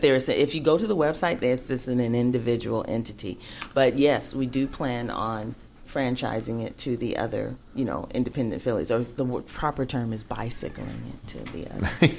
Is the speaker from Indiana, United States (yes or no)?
yes; Indianapolis, Indiana, United States; because we grew up together in Indianapolis.